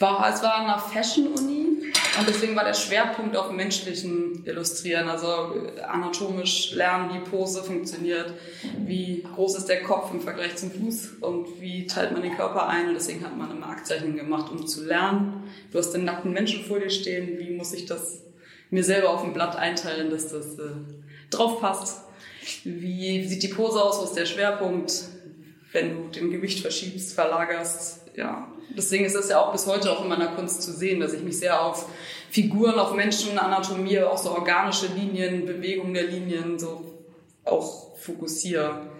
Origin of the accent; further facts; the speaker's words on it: Hamburg, Germany; Nee, ich bin Hamburgerin. Aber mein Daddy kommt aus Schottland.